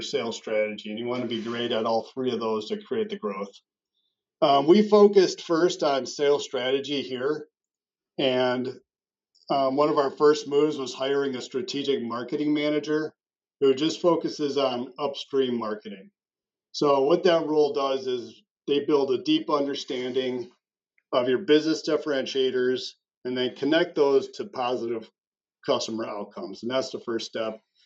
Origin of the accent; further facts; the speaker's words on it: Milwaukee, Wisconsin, United States; As far as me and how I got here, I'm from Milwaukee, started in sales in 1991